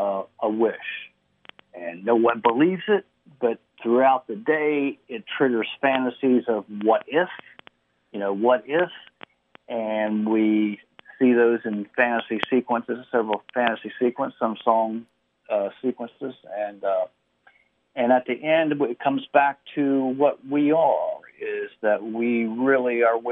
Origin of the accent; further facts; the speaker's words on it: Martinsburg, West Virginia, United States; I grew up in Martinsburg, outside of Martinsburg.